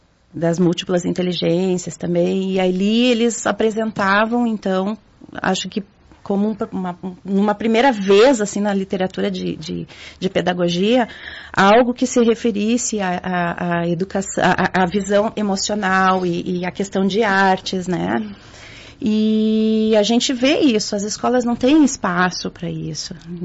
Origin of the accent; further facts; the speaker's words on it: Rio Pardo, Rio Grande do Sul, Brazil; Eu sou de Rio Pardo.